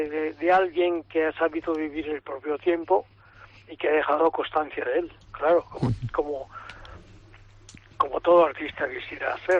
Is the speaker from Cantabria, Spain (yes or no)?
yes; Comillas, Cantabria, Spain; poder llegar a mi pueblo, o sea, a llegar a Comillas, ¿no? Y decir, oye, yo he salido de aquí y vuelvo aquí.